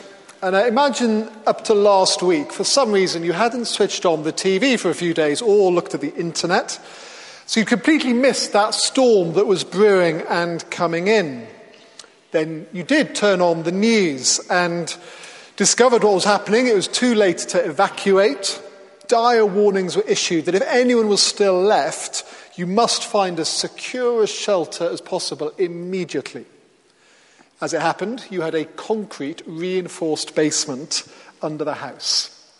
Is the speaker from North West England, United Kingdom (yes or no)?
no; Wales, United Kingdom; which is a Welsh name, which makes sense because I am Welsh.